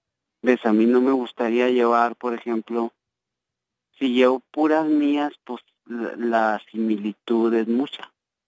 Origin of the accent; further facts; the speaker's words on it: Mexico; now in United States; ustedes son y nativos de aquí de Estados Unidos, no, somos mexicanos